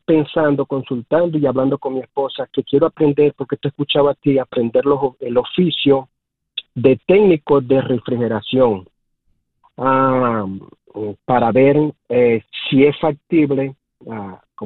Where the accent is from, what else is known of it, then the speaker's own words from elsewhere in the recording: Venezuela; moved away; yo soy venezolano